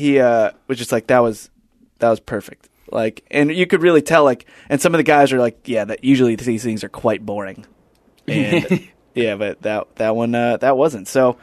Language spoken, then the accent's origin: English; Philippines; And I was like, yeah, I'm Filipino.